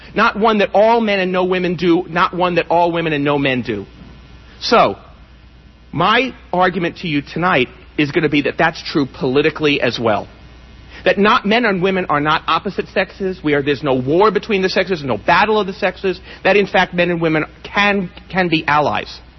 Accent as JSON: {"language": "English", "town": "San Francisco", "region": "California", "country": "United States", "tie": "born or raised there", "said": "what was then my hometown newspaper, the San Francisco Chronicle"}